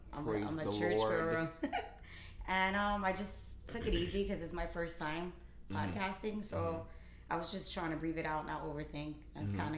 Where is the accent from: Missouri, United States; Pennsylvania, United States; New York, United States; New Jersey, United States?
New York, United States; I was born and raised in New York, so I'm considered a New York weekend, but yeah, my parents are from Puerto Rico.